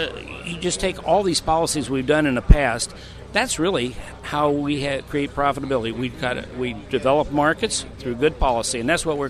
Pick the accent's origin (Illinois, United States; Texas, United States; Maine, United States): Illinois, United States; Auburn; I'm from Auburn, Illinois, just about 50 miles straight west of here.